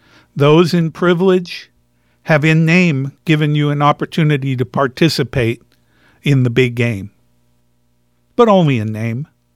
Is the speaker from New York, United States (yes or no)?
yes; Bronx, New York, United States; I grew up in the Bronx. I was on the playground. And we played stickball in the streets.